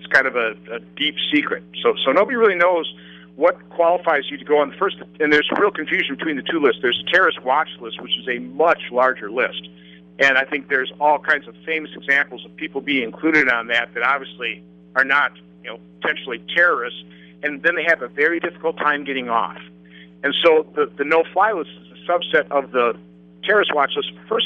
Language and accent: English; Oshkosh, Wisconsin, United States; I'm a manufacturer from Oshkosh, Wisconsin that ran for Senate, and I'm a senator.